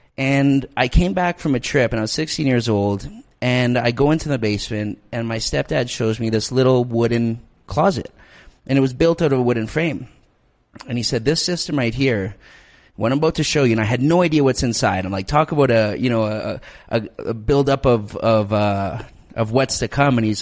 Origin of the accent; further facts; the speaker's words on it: Canada; But no, originally Canadian at heart, absolutely, you know, love it. I think a lot of people notice I'm Canadian when they start hearing me talking.